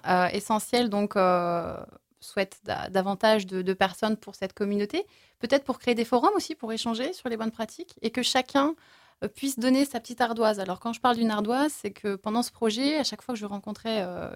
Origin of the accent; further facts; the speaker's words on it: Île d'Yeu, Pays de la Loire, France; ce qui n'est pas énorme, surtout quand on vient de l'Île-Dieu, je pense qu'on est plutôt habitué.